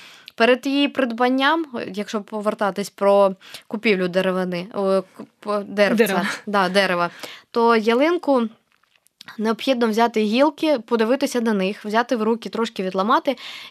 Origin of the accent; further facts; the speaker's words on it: Luhansk Oblast, Ukraine; а я ж теж з Луганщини, і мої, ну, я зазвичай святкувала Новий рік і Різдво на Кавказі. Звідки мій дідусь, лісівник